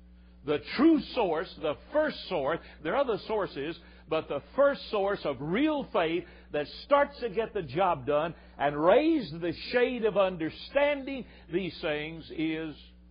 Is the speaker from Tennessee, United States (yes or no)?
yes; Tennessee, United States; As a boy growing up I grew up like a weed in the hills of Tennessee.